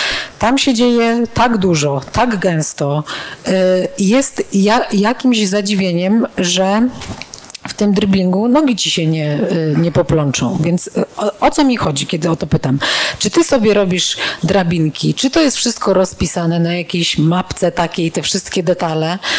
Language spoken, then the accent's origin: Polish; Świętokrzyskie Voivodeship, Poland; Bo ja też jestem z Gór Świętokrzyskich tak naprawdę.